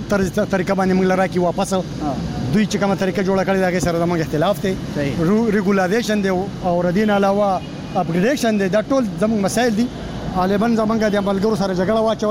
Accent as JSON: {"language": "Pashto", "town": "Buner", "region": "Khyber Pakhtunkhwa", "country": "Pakistan"}